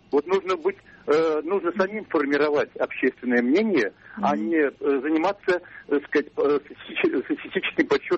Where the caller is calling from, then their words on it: Strugi Krasnye, Pskov Oblast, Russia; Строги Красные, Псковская область.